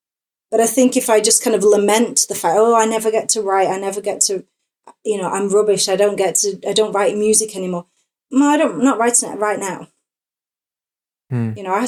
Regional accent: North West England, United Kingdom; Because, you know, I was brought up in Northwest England. There ain't that much going on.

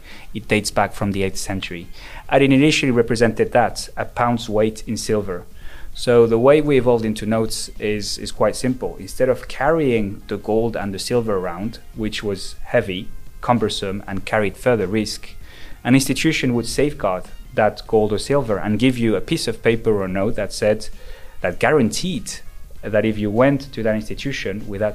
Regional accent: Luxembourg; also born or lived in Spain; So I am both Spanish and Luxembourgish. I grew up in Luxembourg and studied abroad in Spain, France, and London.

